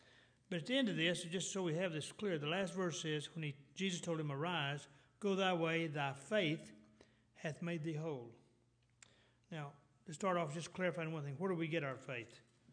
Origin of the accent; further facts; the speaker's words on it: Texas, United States; accent: Texas; not my Texas accent.